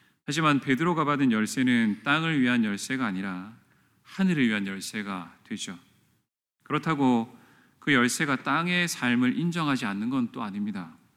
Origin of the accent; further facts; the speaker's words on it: South Korea; born there; 만약 내가 대한민국이라는 나라에서 태어나지 않고 어떤 대륙의 아주 가난한 나라에서 태어났다면